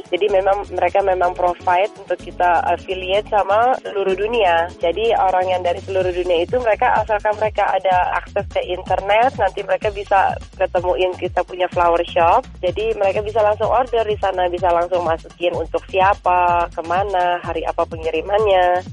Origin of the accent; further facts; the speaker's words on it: Indonesia; saya kan dari Indonesia ya.